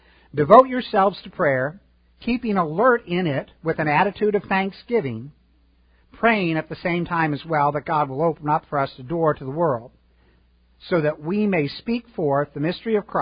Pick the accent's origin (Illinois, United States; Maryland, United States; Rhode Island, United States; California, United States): Illinois, United States; Chicago; I grew up in Chicago. I'm a White Sox fan.